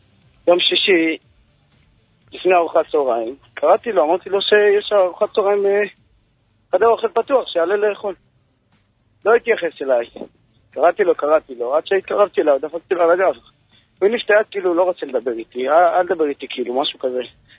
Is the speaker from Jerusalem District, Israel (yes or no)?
yes; Jerusalem, Jerusalem District, Israel; אני מירושלים.